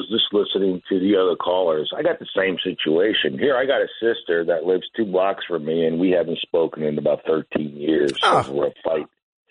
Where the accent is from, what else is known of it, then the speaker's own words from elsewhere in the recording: Brooklyn, New York, United States; I mean, I'm from Brooklyn, she's from Brooklyn. We moved down here. I moved down here many decades ago